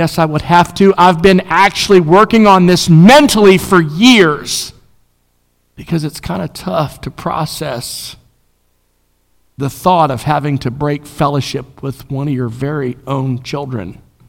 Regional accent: the South, United States; And by the way, we're from the South.

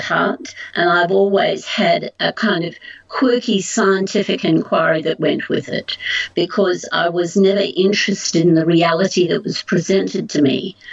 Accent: Australia; I'm an Australian.

